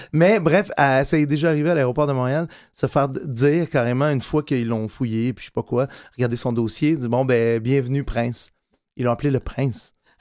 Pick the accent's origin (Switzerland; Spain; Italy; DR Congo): Italy; je suis italien, je suis fils d'Italien.